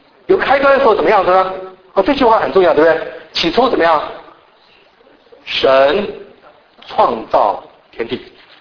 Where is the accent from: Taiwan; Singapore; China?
China; 哎呀我们中国人，很多人有这样的观念了。